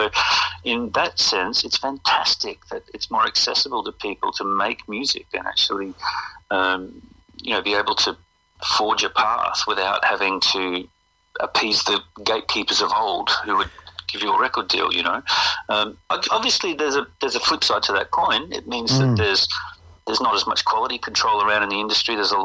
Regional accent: Brisbane, Queensland, Australia; from growing up in Brisbane, playing in local bands, and to now be, you know, still touring. I'll be 50 this year

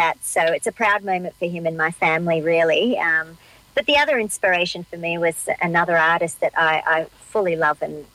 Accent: Australia; I'm Australian and I really like to bring my music back home.

